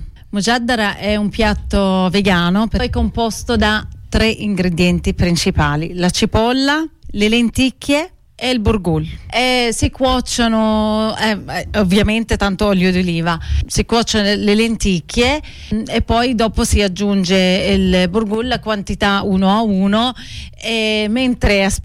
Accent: Hebron, West Bank, Palestine; mi porta nel mio quartiere, nella mia città natale, Hebron, perché mi ricordo quando ero piccola passeggiavo per le vie della città vecchie

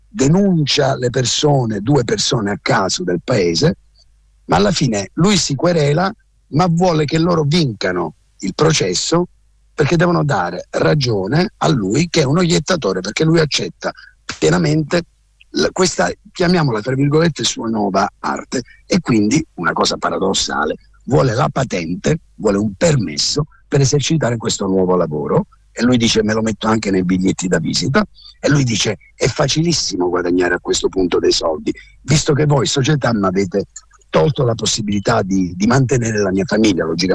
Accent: Calabria, Italy; accent: Calabrian; nel mio dialetto calabrese

